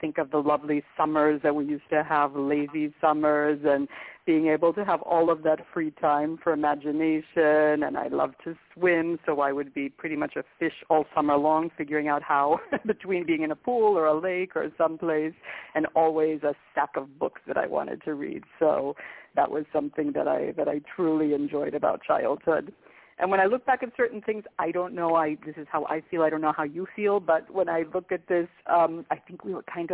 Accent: Boston, Massachusetts, United States; also born or lived in Saratoga Springs, New York; I grew up in America, so in the suburbs of Boston. And then when I was in middle school, we moved up to upstate New York, to Saratoga Springs, New York, which is close to Albany and close to the Adirondack Mountains.

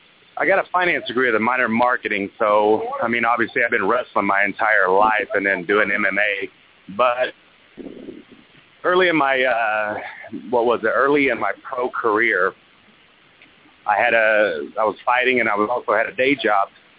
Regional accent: Oklahoma, United States; moved away; also born or lived in Miami / San Diego; So, even whenever I moved from Oklahoma, I went to Miami, and after we went through a bunch of hurricanes, I headed to San Diego.

